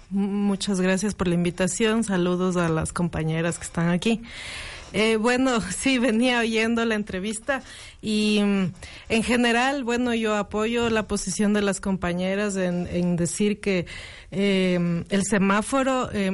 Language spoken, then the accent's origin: Spanish; Ecuador; lo que nos caracteriza como ecuatorianos es haber sido los pioneros, ¿no?